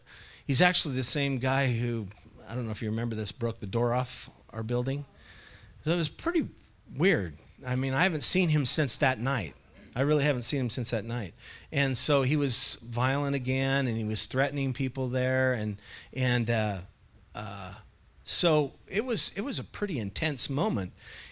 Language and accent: English; Clatskanie, Oregon, United States; I grew up in Clascanai, and this is no reflection on that city, but I don't remember anybody that was a Christian when I was growing up at all.